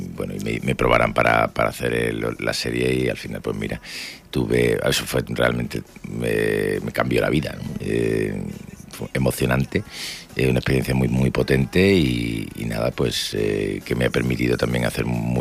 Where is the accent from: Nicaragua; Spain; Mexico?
Spain; Málaga, Andalusia; me gusta mucho Málaga, mi tierra